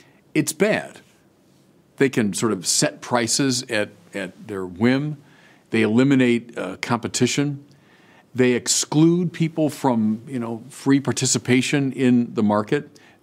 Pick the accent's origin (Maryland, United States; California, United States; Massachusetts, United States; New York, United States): California, United States; Look at my home state of California.